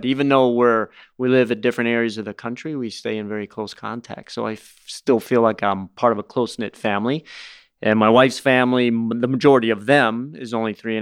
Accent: Florida, United States; now in Minnesota, United States; am I really from Florida? Because now I've lived in Minnesota longer than any other place in my life.

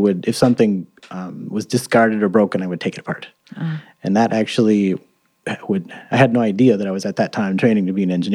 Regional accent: Mankato, Minnesota, United States; now in Minneapolis, United States; And then only moved 100 miles from Mankato up to Minneapolis. And I've been there since. Now I'm 46.

